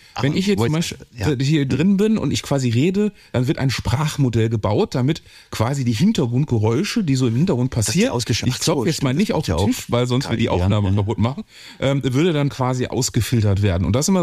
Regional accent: Cologne, North Rhine-Westphalia, Germany; ich komme aus Köln

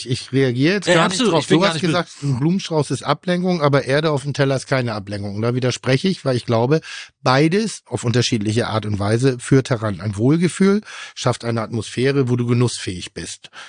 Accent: Northern Germany, Germany; Und halt Nordisch, ich bin Norddeutscher, mag das.

